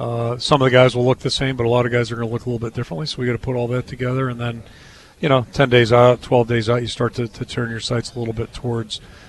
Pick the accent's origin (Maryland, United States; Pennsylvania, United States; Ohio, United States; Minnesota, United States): Pennsylvania, United States; Pittsburgh; You know, growing up in Pittsburgh, I've been a longtime fan of the Steelers